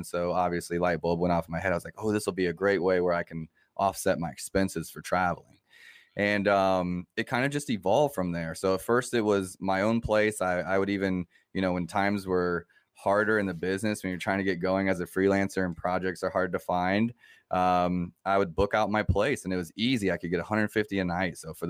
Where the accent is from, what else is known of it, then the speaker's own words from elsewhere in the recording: Moscow, Russia; also born or lived in Africa / Montreal, Canada; So, like a lot of my listeners know, I grew up traveling abroad. I grew up in Africa, Moscow, born in Montreal. As a kid, was just traveling a lot.